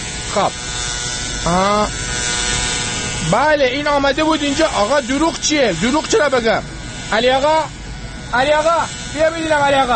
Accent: Rasht, Gilan, Iran; منم آرایشگرم، منم رشتیم، منم سلمانی اینجا دارم.

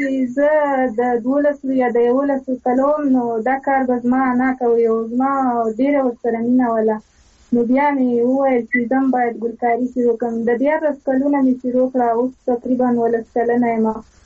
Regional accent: Ghazni, Afghanistan; now in India; زه ډېره ویاړم چې زه د غزنی ولایت یم.

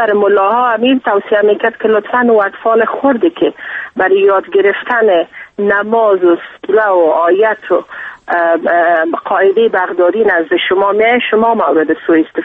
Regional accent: Afghanistan; به عنوان یک افغان و به عنوان یک مسلمان

